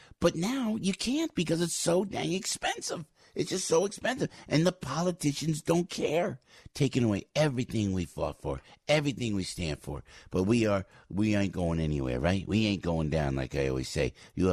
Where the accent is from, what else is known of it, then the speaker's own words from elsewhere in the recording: Passaic, New Jersey, United States; born there; made where I was born in Passaic, New Jersey